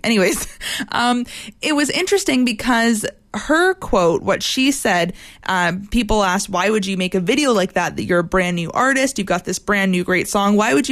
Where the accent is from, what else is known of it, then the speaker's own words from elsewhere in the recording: Michigan, United States; Another connection to me, I'm originally from Michigan.